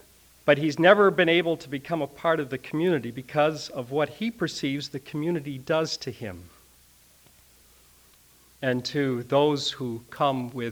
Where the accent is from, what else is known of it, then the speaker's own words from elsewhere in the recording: Chicago, Illinois, United States; I grew up in Archie Bunker's house on the north side of Chicago.